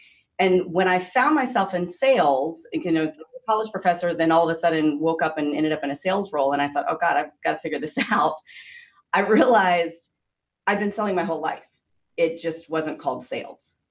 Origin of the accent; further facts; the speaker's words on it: the South, United States; And so I'm originally from the South